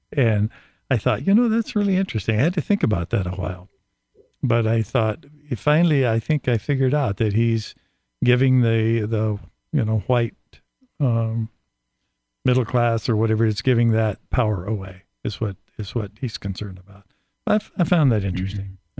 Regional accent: Texas, United States; Sorry, I'm from Texas. I can say that.

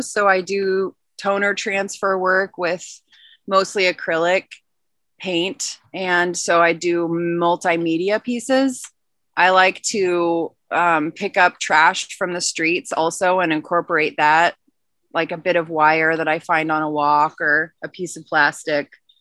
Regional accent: Midwest, United States; also born or lived in Seattle; We came from Seattle, but originally the Midwest. So we found our way to the coast

